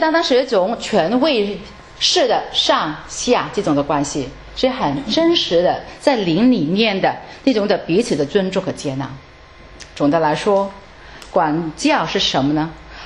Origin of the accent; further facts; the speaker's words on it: China; 但是我们中国人呢，最后的1分钟呢还不是正面的